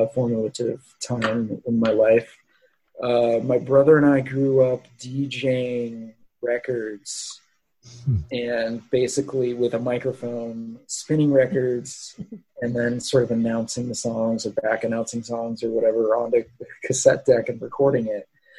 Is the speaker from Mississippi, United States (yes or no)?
no; Fountain Valley, California, United States; So where I grew up in Orange County for a lot of those years. I went to Fountain Valley High School right next to Huntington Beach.